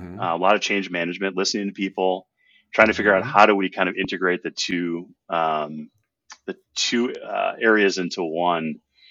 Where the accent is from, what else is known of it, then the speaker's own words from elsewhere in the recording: Minnesota, United States; And my wife, who's from Alaska originally, and I'm from Minnesota